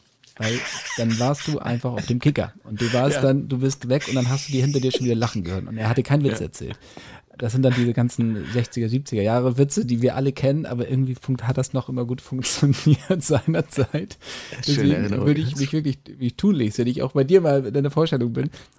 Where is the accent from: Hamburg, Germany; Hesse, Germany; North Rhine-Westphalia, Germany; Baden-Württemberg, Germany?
Hamburg, Germany; ich war öfter ja mal früher als Hamburger oder als Norddeutscher bei Phipps Asmussen